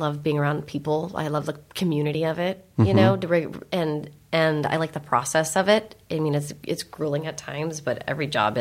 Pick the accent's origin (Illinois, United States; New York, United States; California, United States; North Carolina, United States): California, United States; Around San Francisco, yeah.